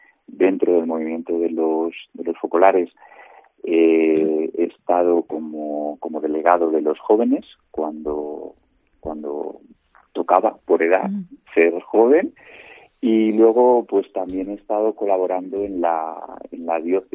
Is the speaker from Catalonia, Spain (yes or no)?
no; Segovia, Castile and León, Spain; also born or lived in Talavera de la Reina; Yo diría que soy un laico de Segovia, que nací en Talavera de la Reina, hace 45 años ya. Estoy casado y tengo tres hijos y pertenezco al Movimiento de los Jocolares desde hace más de 20 años.